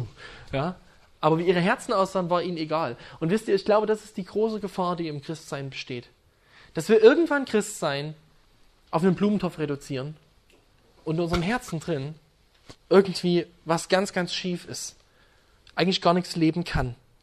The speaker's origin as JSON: {"language": "German", "region": "Saxony", "country": "Germany", "said": "Wir haben das nicht bei uns in Sachsen"}